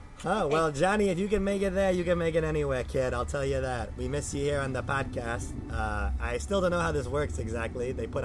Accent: Staten Island, New York, United States; I sure did. Staten Island.

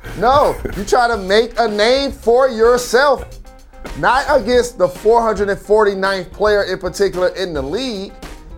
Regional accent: Detroit, Michigan, United States; against my hometown Pistons, future Hall of Famer Grant Hill.

